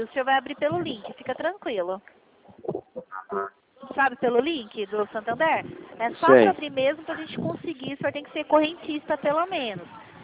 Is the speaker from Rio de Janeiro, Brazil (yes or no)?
no; Limeira, São Paulo, Brazil; Eu sou do interior de São Paulo.